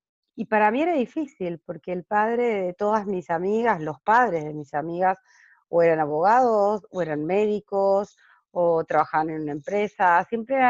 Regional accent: Resistencia, Chaco, Argentina; Vengo del Chaco, de Resistencia, de una provincia del norte de Argentina, donde hace muchos años, o cuando me crié ahí, no se hablaba de emprendedorismo.

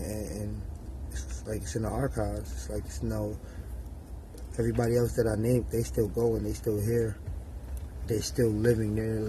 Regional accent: New York, United States; I'm from New York.

